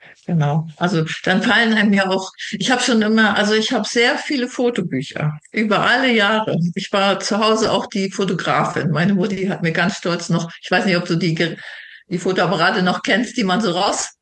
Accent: Thuringia, Germany; diese Gegend, ich komme ja aus Thüringen, hier kennenzulernen. Mecklenburg und Thüringen ist doch wieder ein ganz anderes Cluster.

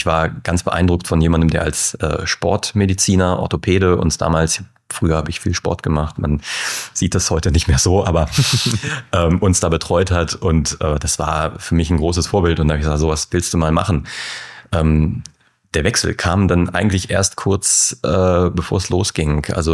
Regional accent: Hildesheim, Lower Saxony, Germany; Ich bin gebürtiger Hildesheimer.

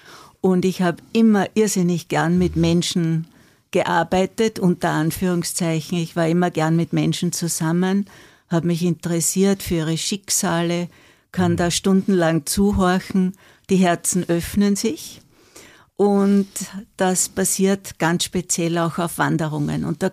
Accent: Admont, Styria, Austria; now in Madeira, Portugal; Ich komme ursprünglich aus Admont, aus der Steiermark.

